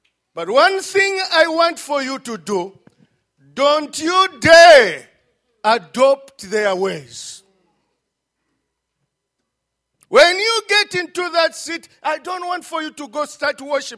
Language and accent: English; Zambia; English is a second language; From Zambia, when I speak, you can catch my accent. You know, that's not my language.